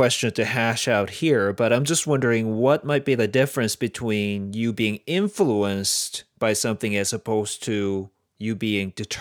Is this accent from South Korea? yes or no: yes; South Korea; I come from Korea and I speak Korean fluently.